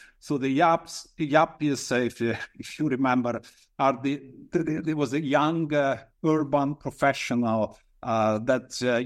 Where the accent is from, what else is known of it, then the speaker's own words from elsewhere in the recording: Italy; English is a second language; when I grew up in Italy, I had contact with the entire spectrum of the socioeconomic variation.